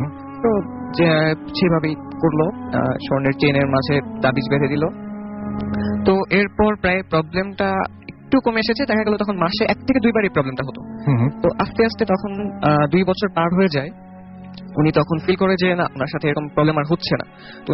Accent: Dhaka, Dhaka Division, Bangladesh; আমি এসেছি নিকুঞ্জ তুই ঢাকা থেকে।

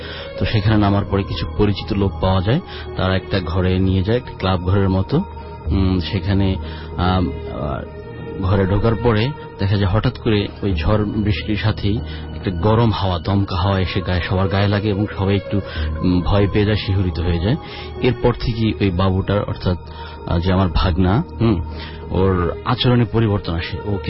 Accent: Madaripur, Dhaka Division, Bangladesh; now in Dhaka, Bangladesh; আরহাম district Madaripur, আর আমি এসেছি ঢাকার, পুরান ঢাকার আরমানি টোলা থেকে।

